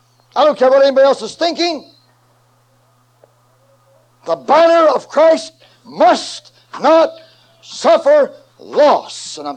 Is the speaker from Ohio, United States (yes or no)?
yes; Ohio, United States; moved away as an adult; now in New York City, United States; And I left my hometown in Ohio. I went to New York City to start.